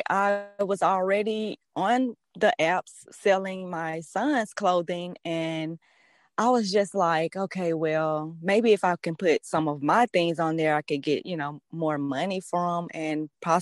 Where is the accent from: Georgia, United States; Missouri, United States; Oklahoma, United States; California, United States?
Georgia, United States; Atlanta; And I'm from Atlanta, Georgia.